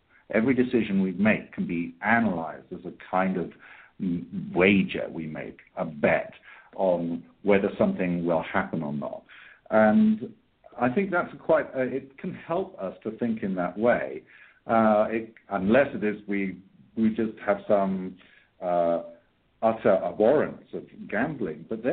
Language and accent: English; United Kingdom; now in Ireland; I live in Ireland now, and even though I'm British, I now live on Ireland.